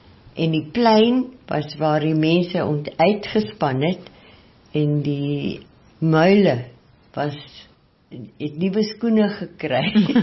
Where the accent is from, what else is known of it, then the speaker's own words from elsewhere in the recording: Transvaal, South Africa; also born or lived in Free State; Ek is oral geblei. Ek is in die Vrystaat gebore. Ek het Transvaal skool gegaan.